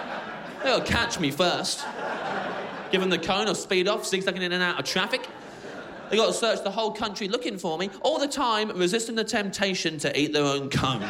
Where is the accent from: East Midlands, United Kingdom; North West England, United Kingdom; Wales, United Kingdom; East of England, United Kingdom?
East Midlands, United Kingdom; Kettering; now in Loughborough, United Kingdom; I moved to Loughborough from Kettering. Kettering's where I'm from. It's spelt Kettering, but it's pronounced Kettering. That's very important. We miss out half the letters, that's how it's pronounced. Kettering.